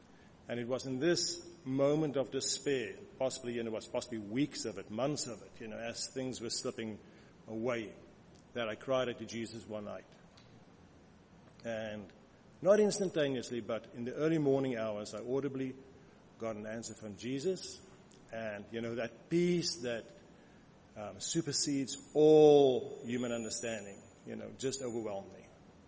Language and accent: English; South Africa; born there; so I was born in South Africa, similar to Marietta